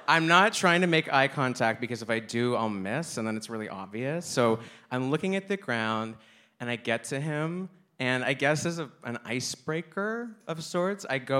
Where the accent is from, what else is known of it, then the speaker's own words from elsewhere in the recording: Canada; I'm from Canada.